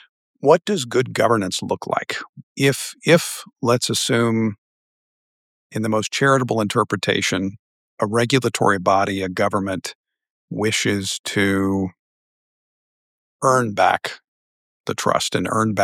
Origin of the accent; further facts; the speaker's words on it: United States; I'm an American